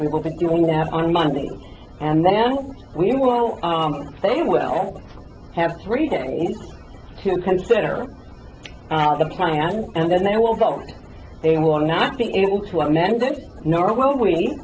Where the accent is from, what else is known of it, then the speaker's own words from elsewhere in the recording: Quad Cities, Iowa, United States; I'm from the Quad Cities, and I'm the chair of the Regional Commission.